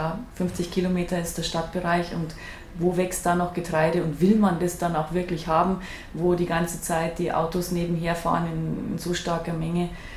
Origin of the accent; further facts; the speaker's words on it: Bavaria, Germany; Und ich komme auch aus einer Bäckerfamilie, aber Richtung Salzburg, also noch im bayerischen Gebiet, aber Richtung Salzburg.